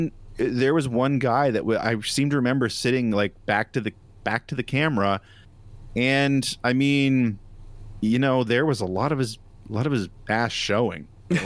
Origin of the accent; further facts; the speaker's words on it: Nova Scotia, Canada; because around here in the 80s, again, I'm from Nova Scotia, so around here in the 80s and 90s